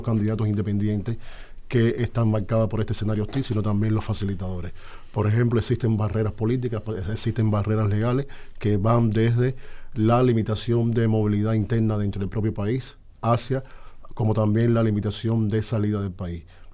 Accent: Cuba; los protagonistas del cambio somos los cubanos, y somos los cubanos quienes decidimos el futuro de la nación.

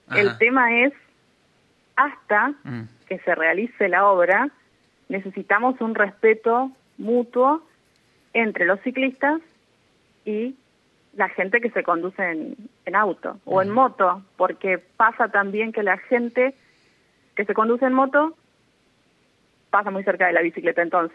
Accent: Toay, La Pampa, Argentina; yo soy de Toay, entonces para ir de mi casa al colegio son pocas cuadras.

